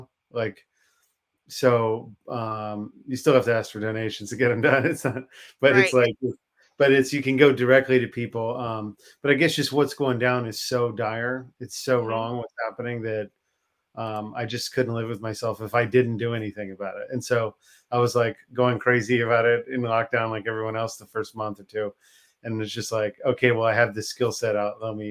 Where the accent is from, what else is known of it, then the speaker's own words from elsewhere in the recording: Washington, District of Columbia, United States; And that's sort of what I'm doing is I'm from Washington, D.C. And, you know, I grew up in a nice family around fancy people and around, you know, spooks and all these other people.